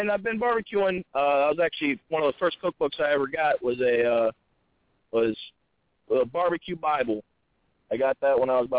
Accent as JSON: {"language": "English", "region": "Virginia", "country": "United States", "lives_now": "New Jersey, United States", "said": "You know I'm from Virginia, right?"}